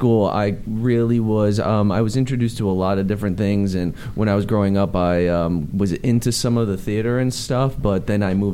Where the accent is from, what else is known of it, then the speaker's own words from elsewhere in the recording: Brooklyn, New York, United States; also born or lived in Wisconsin; Born in Wisconsin, but pretty much raised in, I like to say I grew up in Brooklyn. Most of my years, my informative years were in Brooklyn.